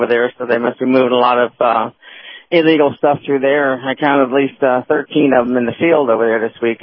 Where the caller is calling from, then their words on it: Laredo, Texas, United States; Just north of Laredo.